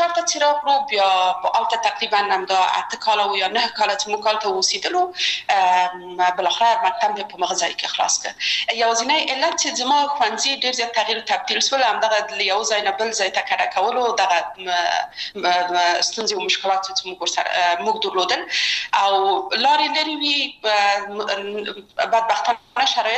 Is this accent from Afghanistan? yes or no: yes; Kabul, Afghanistan; also born or lived in Maidan Wardak; زه اصلا د میدان وردګو ولایت یم او په کابل کې بیا زیږیدلی یم په کابل کې زیږیدلی یم په کابل کې لوی اسوم